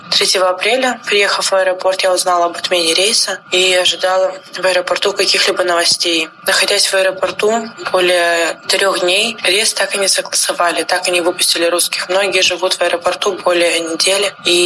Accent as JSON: {"language": "Russian", "town": "Krasnoyarsk", "region": "Krasnoyarsk Krai", "country": "Russia", "tie": "born or raised there", "said": "Мой родной город Красноярск."}